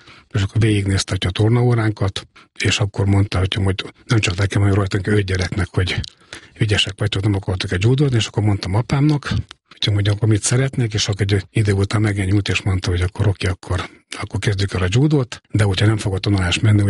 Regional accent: Miskolc, Borsod-Abaúj-Zemplén, Hungary; born there; Miskolcon születtem 1965-ben

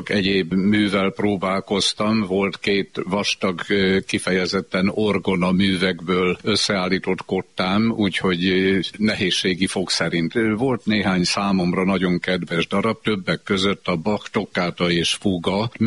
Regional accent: Kenézlő, Borsod-Abaúj-Zemplén, Hungary; amikor édesapámat a megyéspüspöke áthelyezte Kenézlőre, a Bodrog közbe. Én ott nőttem fel, és egészen a gimnázium befejezéséig ott éltem.

